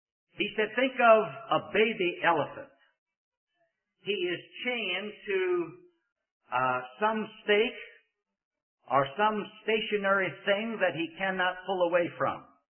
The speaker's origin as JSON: {"language": "English", "town": "Richmond", "region": "Virginia", "country": "United States", "tie": "born or raised there", "lives_now": "North Carolina, United States", "said": "Louise and I were driving from my hometown of Richmond, Virginia"}